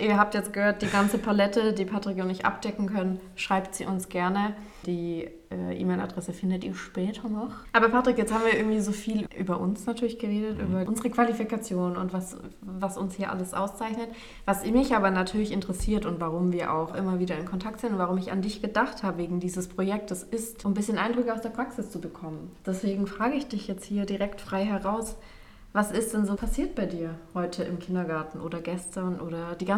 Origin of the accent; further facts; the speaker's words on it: Baden-Württemberg, Germany; Ich komme übrigens auch aus dem Süden Deutschlands, Baden-Württemberg.